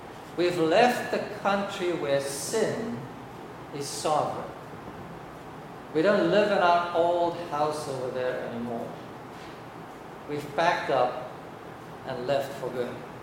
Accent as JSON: {"language": "English", "country": "South Africa", "first_language": "Afrikaans", "second_language": "English", "moved": "yes", "lives_now": "United States", "said": "When I was living in South Africa, I spoke Afrikaans. That was my language of choice. That was my mother tongue. That is my mother tongue. And then 29 years ago, when Annalise and I decided to move to the United States, and ever since, I have been speaking English."}